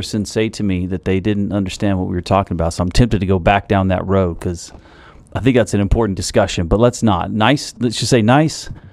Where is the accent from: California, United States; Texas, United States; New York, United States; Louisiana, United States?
Texas, United States; now in Tulsa, United States; Except for me. I am from Texas. My wife is definitely a proud Texan, but I'm just one of those weird Texans.